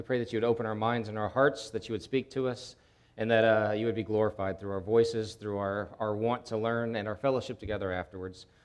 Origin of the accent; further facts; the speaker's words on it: United States; I'm an American, and we don't back down.